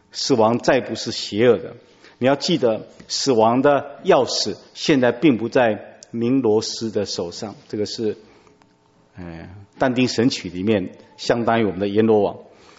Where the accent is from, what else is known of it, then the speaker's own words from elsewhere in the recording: Taiwan; 我们在台湾称这个叫做启明星，你们国内怎么叫这个？我们台湾话叫 K 明七